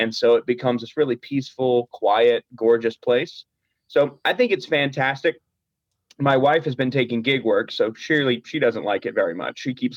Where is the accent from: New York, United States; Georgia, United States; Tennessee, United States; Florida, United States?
Georgia, United States; Valdosta; So I grew up in Valdosta, Georgia, which is the very bottom of the state of Georgia.